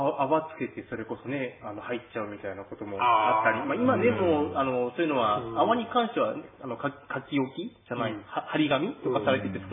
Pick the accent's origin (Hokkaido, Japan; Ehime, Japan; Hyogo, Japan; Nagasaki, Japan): Hokkaido, Japan; Tsukigata; 自分の地元の方にも温泉があって、月形町の。